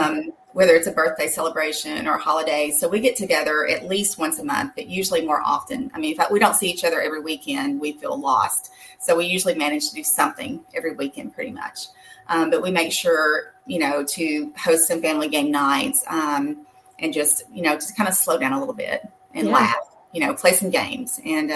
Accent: Georgia, United States; now in Niceville, United States; I grew up in North Georgia. You might just have a little bit of an accent when I say that. But I've been here since 2006.

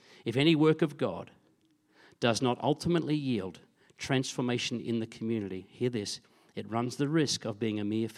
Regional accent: Queensland, Australia; I'm from Queensland, so I'm a Queenslander.

